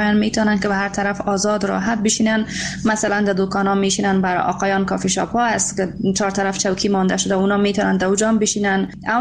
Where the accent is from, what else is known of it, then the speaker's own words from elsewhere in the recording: Afghanistan; افتخار میکنم واقعاً که من یک افغان هستم